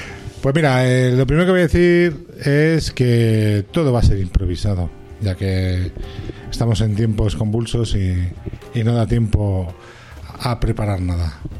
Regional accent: Spain; Entonces, pues yo, como todo español, he tomado mis decisiones.

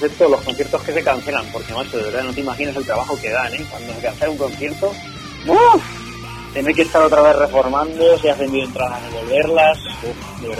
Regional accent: Albacete, Castilla-La Mancha, Spain; Somos todos de Albacete, somos de … Todos residimos aquí, toda la banda.

